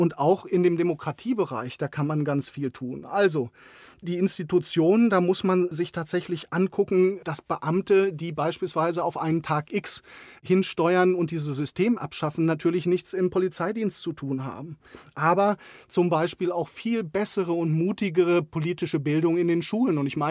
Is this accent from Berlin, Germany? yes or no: no; Saxony, Germany; Sachsen bleibt meine Heimat, auch wenn das ein bisweilen schwieriger Ort ist.